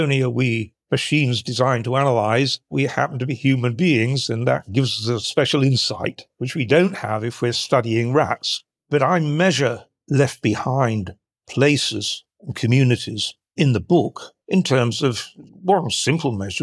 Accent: Sheffield, Yorkshire and the Humber, United Kingdom; I grew up in Sheffield, and both of those are places that in Britain have drastically fallen behind and really feel it as a community.

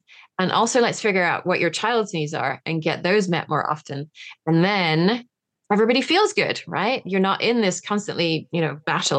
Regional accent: England, United Kingdom; I'm English

